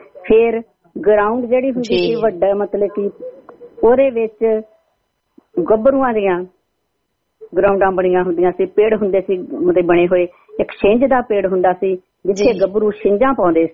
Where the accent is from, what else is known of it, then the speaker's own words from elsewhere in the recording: Majitha, Punjab, India; ਅਸੀਂ ਮਾਝੇ ਦੇ ਇਲਾਕੇ ਵਿੱਚ ਹੀ ਰਹੇ ਹਾਂ ਆਪਣੇ ਬਚਪਨ ਦੇ ਵਿੱਚ। ਮਜੀਠਾ ਮੇਰਾ ਮਤਲਬ ਕਿ ਮਜੀਠਾ ਜਿਹੜਾ ਸ਼ਹਿਰ ਉੱਥੇ ਮਤਲਬ ਕਿ ਰਹਿੰਦੇ ਹੁੰਦੇ ਸੀ